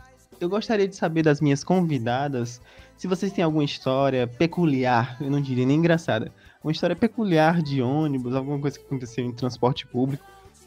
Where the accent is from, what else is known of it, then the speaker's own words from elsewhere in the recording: Fortaleza, Ceará, Brazil; nós aqui em Fortaleza estamos passando um momento difícil